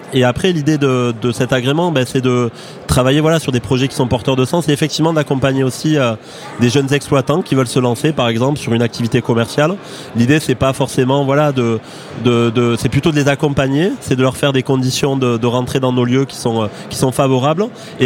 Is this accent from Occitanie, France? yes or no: yes; Rodez, Occitanie, France; accent: Aveyron; je suis originaire de Rodez.